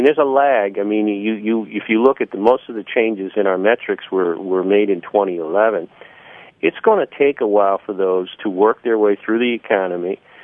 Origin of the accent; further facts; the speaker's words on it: Illinois, United States; I've been in this state for almost three decades. I'm a transplant. I'm from Illinois originally.